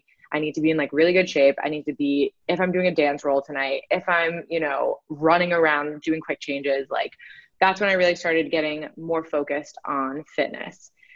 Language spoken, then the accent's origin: English; New Jersey, United States; So I grew up in New Jersey. Both of my parents immigrated to the US when they were kids. My mom was born in Puerto Rico